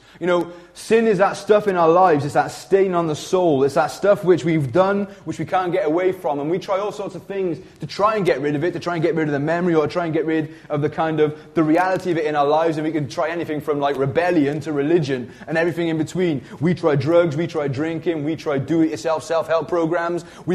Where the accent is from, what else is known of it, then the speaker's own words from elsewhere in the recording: Wales, United Kingdom; It's our attempt to be culturally relevant because we're Welsh and we've got a lot of sheep in this country.